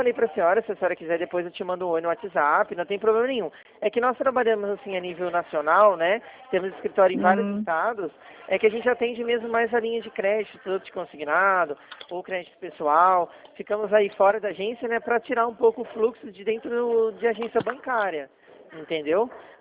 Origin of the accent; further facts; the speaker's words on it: Limeira, São Paulo, Brazil; Eu sou de Limeira, interior do estado de São Paulo, tá?